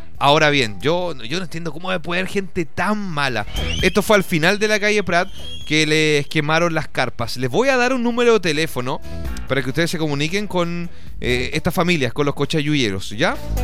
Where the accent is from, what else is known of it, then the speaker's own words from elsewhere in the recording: Temuco, Araucanía, Chile; Soy de Temuco.